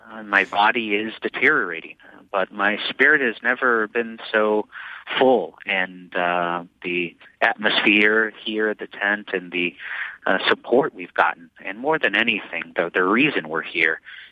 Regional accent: United States; I'm an American, and I'm proud of that.

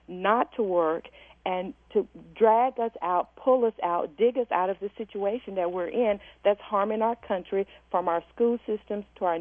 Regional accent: Alabama, United States; For instance, Senator Shelby from Alabama, and I happen to was born and raised in Alabama

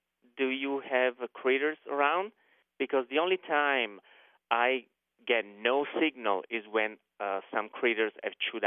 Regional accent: Bergamo, Lombardy, Italy; English is a second language; Well, my family's from Sicily, but I come from northern Italy, a place called Bergamo, 30 miles northeast of Milan.

